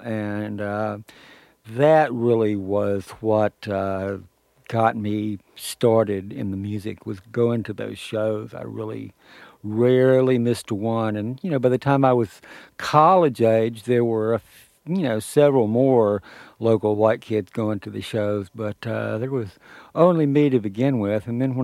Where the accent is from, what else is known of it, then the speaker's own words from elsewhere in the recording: Arkansas, United States; I really think it was possible because I grew up in Arkansas at that particular time.